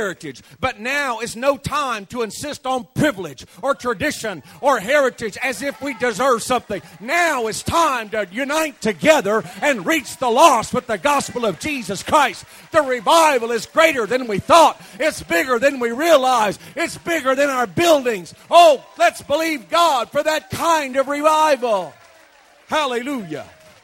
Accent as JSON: {"language": "English", "country": "South Korea", "tie": "born or raised there", "said": "I was raised as the son of home and foreign missionaries. I grew up in Korea."}